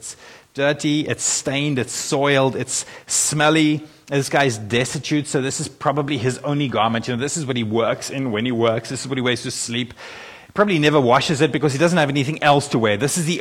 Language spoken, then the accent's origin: English; South Africa; now in London, United Kingdom; I'm a South African in London.